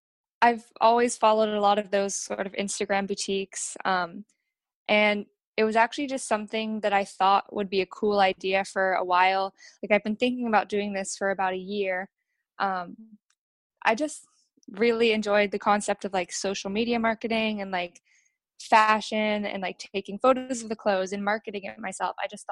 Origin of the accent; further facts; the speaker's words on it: Australia; also born or lived in California, United States; And I was born in California. We moved over to Australia when I was about 7 years old.